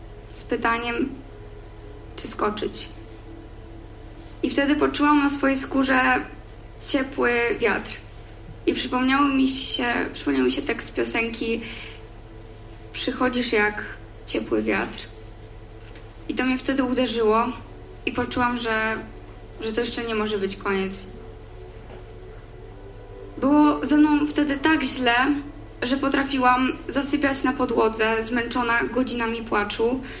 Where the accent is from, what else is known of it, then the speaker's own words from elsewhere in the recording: Szczecin, West Pomeranian Voivodeship, Poland; Jestem ze Szczecina i w tym roku idę do liceum.